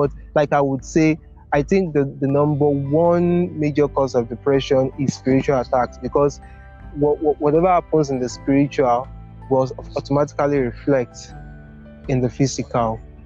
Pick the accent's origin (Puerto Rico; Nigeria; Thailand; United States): Nigeria; I am an African man, and most importantly, I'm a Nigerian, and most importantly, I'm a Yoruba guy.